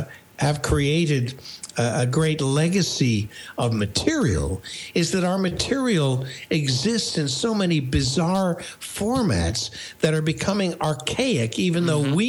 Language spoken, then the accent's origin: English; New York, United States; Yeah, my life growing up in New York and my adventures with my dad and mom